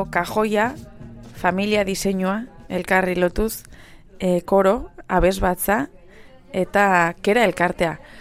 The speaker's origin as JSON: {"language": "Basque", "town": "Irun", "region": "Basque Country", "country": "Spain", "said": "Ez ni Landetxakoa naiz, ez?"}